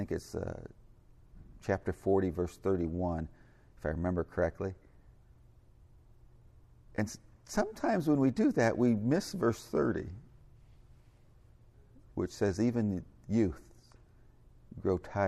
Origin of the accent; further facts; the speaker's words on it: South Bend, Indiana, United States; I'm from South Bend, Indiana